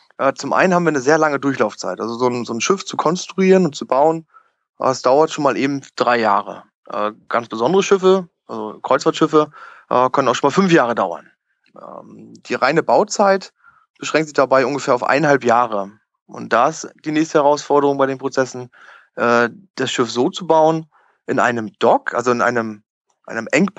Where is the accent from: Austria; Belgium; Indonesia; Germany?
Germany; Rostock, Mecklenburg-Vorpommern; born there; also ich bin geborener Rostocker, komme von der schönen Ostsee, bin 84er Baujahr. Ich habe auch in Rostock studiert